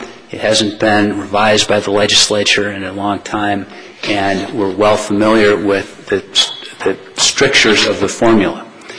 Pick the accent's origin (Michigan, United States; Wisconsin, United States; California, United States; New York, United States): Wisconsin, United States; River Falls; from River Falls, Wisconsin, for Anthony Anderson.